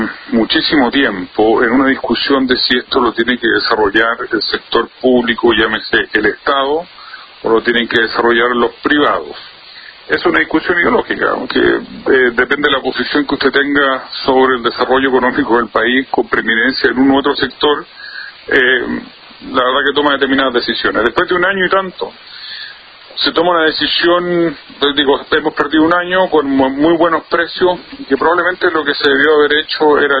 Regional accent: Chile; Y eso es lo que nos debería preocupar como chilenos, al final.

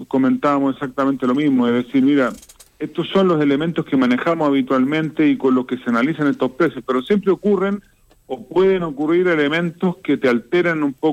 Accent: Chile; Por nosotros como chilenos y primeros productores de cobre del mundo

